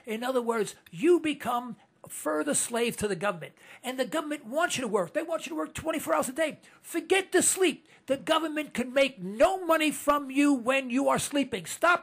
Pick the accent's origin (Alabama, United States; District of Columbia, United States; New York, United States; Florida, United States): New York, United States; New York City; born there; I was born in Harlem, you know, Harlem.